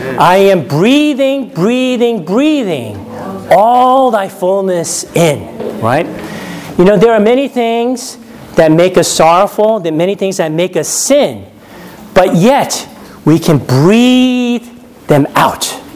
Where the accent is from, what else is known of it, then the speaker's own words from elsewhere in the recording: New York, United States; born there; I'm Korean, but I was born here in America. And not only in America, I was born in New York. So I'm a New York Korean American.